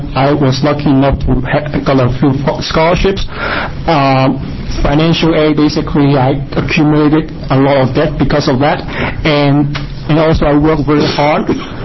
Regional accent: Hong Kong; Obviously, I'm not from Oregon originally. I grew up in Hong Kong, and I'm the first in my family to go to med school and also college. And I'm from a low-income family because basically my parents don't speak English.

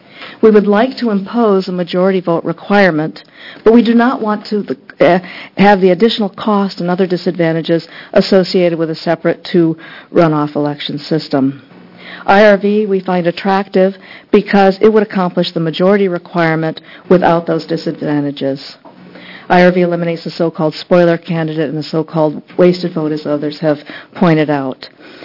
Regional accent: Ashland, Oregon, United States; I'm from Ashland, Oregon, and I appreciate the opportunity to be before you today.

